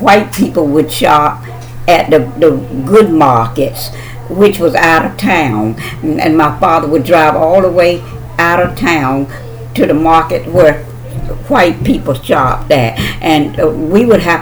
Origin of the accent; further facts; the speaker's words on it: North Carolina, United States; born there; I was born in the South. Okay. We're at in the South. In North Carolina, in Washington County.